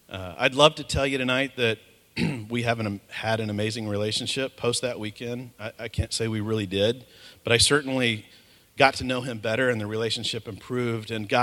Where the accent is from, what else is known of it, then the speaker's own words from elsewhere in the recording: Oklahoma, United States; born there; So a little bit about me. I was born in Oklahoma to parents who both met in church and seemed to have life really together.